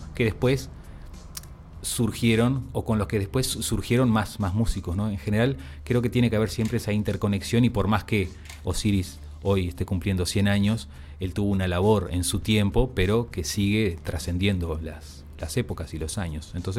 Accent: Sarandí del Yi, Durazno, Uruguay; yo había comentado que soy de Sarandí del Chi

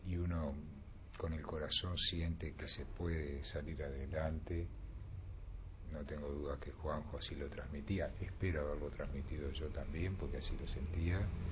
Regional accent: Uruguay; como somos los uruguayos jamás decimos que somos grandes y jamás decimos que somos importantes, ¿verdad?

